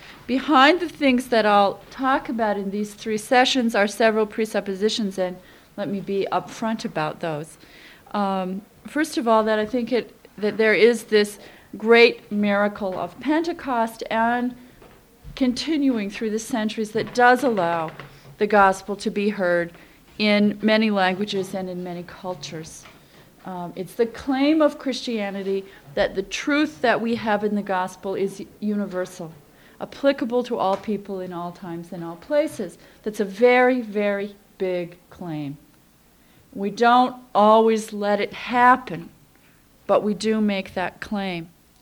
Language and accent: English; Northfield, Minnesota, United States; I'm from Northfield, Minnesota, where I teach in the religion department at St. Olaf.